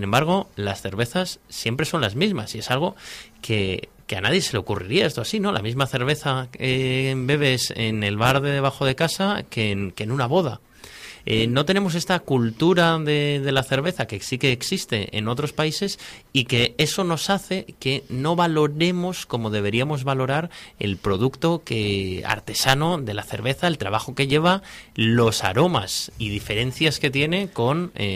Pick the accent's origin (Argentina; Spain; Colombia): Spain; Cantabria; En mi caso, que soy de la zona occidental, si tuviera que a empezar por un aroma, por un sabor, y sobre todo que evoca la infancia, hablaría de los cocidos montañeses